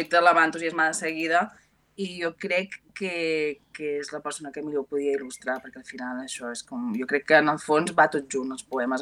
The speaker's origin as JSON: {"language": "Catalan", "town": "Sabadell", "region": "Catalonia", "country": "Spain", "said": "Per tant, és una terra molt estimada, tot i que jo originàriament soc de Sabadell."}